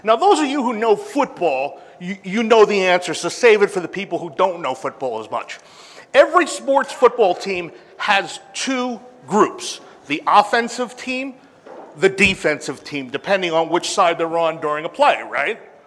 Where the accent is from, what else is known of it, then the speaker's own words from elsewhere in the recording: New York City, New York, United States; now in Denver, United States; So I'm originally from New York City, moved to Denver in 93, which is my home.